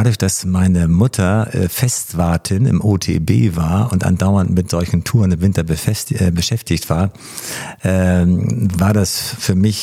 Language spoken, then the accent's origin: German; Oldenburg, Lower Saxony, Germany; ich bin ja Oldenburger, also gebürtiger Oldenburger und damit bin ich mit Grünkohl aufgewachsen.